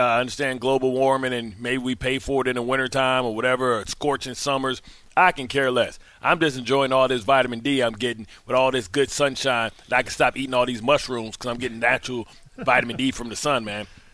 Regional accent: Detroit, Michigan, United States; And like I grew up in Detroit, so I was used to long winters.

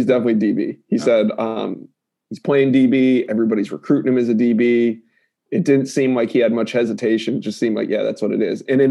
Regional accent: Maryland, United States; I recruit, I'm from Maryland and he's from Baltimore

